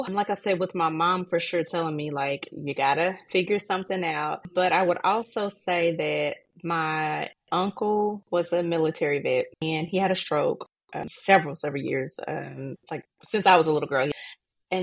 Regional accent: West Memphis, Arkansas, United States; Well, I'm from West Memphis, Arkansas. Small town, had a lot of friends growing up. I come from a very large family.

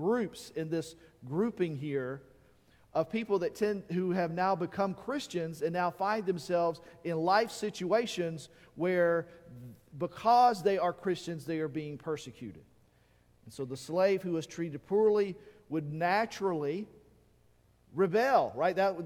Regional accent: United States; Now, as an American, that passage rubs us the wrong way, right?

